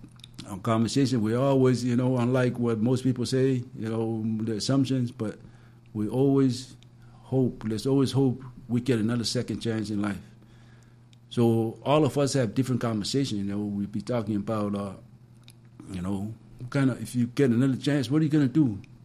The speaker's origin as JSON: {"language": "English", "country": "Samoa", "tie": "born or raised there", "moved": "as an adult", "said": "I grew up in Ireland, Samoa. You know, I came here when I was 20."}